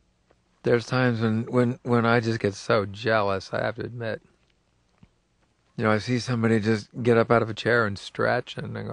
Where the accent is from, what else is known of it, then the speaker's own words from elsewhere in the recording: Princeton, New Jersey, United States; I mean, I'm a preppy from Princeton